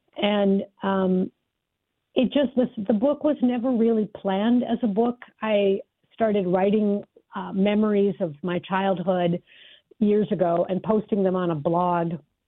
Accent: Duluth, Minnesota, United States; it's about growing up in Duluth, and it essentially covers 2 years of my life when I was a small child, maybe the years I was 8 and 9.

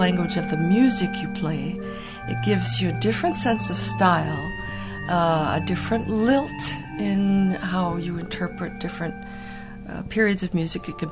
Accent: United States; now in Wichita, United States; I had a chance to make a difference as an American, as a woman.

